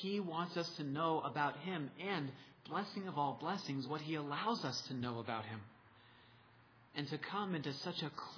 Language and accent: English; Massachusetts, United States; I'm from Massachusetts, and my sports loyalties lay there.